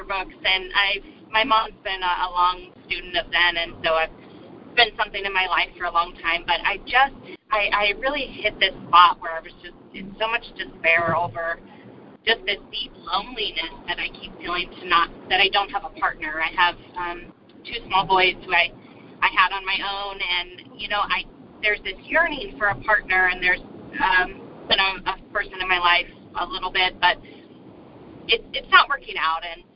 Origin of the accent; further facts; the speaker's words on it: Sacramento, California, United States; I'm from Sacramento.